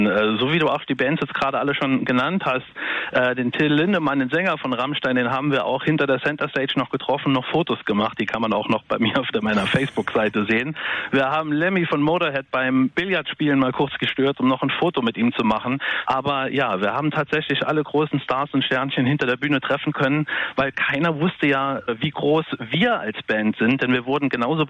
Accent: Trier, Rhineland-Palatinate, Germany; als wir dann allen erklärt haben, wir kommen aus Trier, die fanden halt alle ganz wunderbar

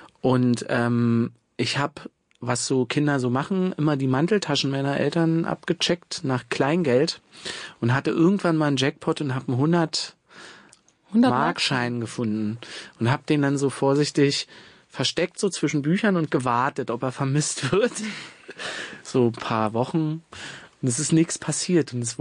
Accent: Woltersdorf, Brandenburg, Germany; Ich komme aus Woltersdorf, das ist ja Speckgürtel, sagen wir dazu. Da fährt die S-Bahn nicht mehr hin, aber man kommt trotzdem zur S-Bahn mit einer Straßenbahn so.

